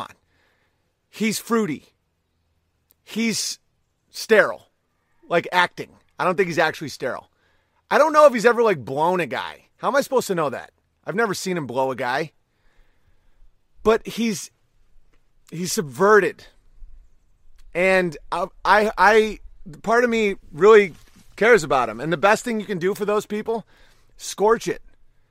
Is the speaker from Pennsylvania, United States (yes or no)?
yes; Pennsylvania, United States; moved away as an adult; I was raised in Pennsylvania, but have been living in Virginia for about 5 years now.